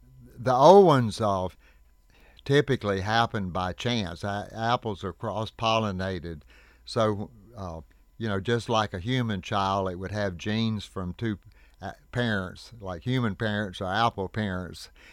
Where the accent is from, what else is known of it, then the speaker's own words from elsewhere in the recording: North Carolina, United States; I grew up in Idle County, and that's near the county seat there, Statesville.